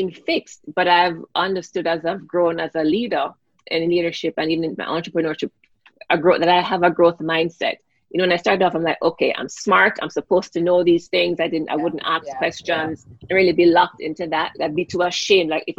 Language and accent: English; Jamaica; growing up in Jamaica